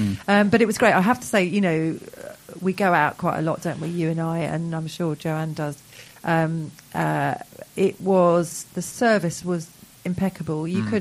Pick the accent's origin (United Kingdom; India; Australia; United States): United Kingdom; England; And we're not American, we're English.